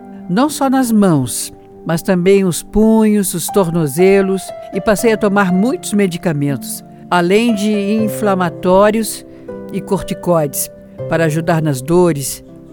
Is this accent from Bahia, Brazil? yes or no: no; Joinville, Santa Catarina, Brazil; born there; nasci em Joinville